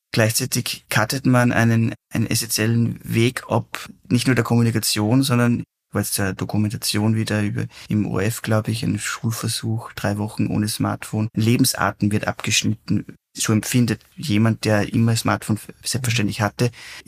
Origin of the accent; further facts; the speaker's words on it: Schlierbach, Upper Austria, Austria; Also ich bin aufgewachsen in Schlierbach, das ist noch immer wichtig